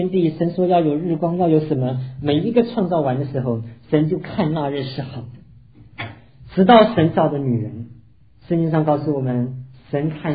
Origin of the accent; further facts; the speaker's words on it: China; 甚至连我们中国人的观念，讲到夫妻的时候先讲夫再讲妻